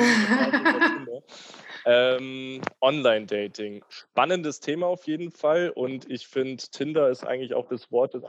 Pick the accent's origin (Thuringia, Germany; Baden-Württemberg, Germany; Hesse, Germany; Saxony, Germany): Baden-Württemberg, Germany; Stuttgart; den kann man in Stuttgart, ich komme übrigens aus Stuttgart, mieten